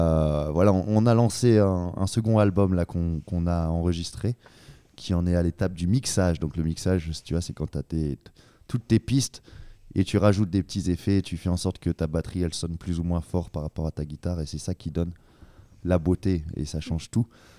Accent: Hauts-de-France, France; parce que moi je viens du Nord-Pas-de-Calais, donc avec toute une histoire de lutte et de musique également.

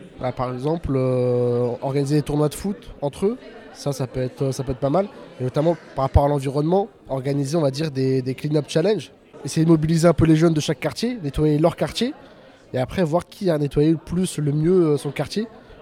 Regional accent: Laval, Pays de la Loire, France; J'ai 20 ans. Je suis de Saint-Nicolas.

